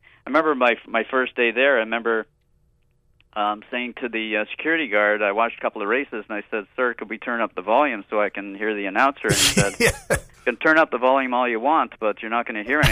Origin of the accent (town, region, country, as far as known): Canada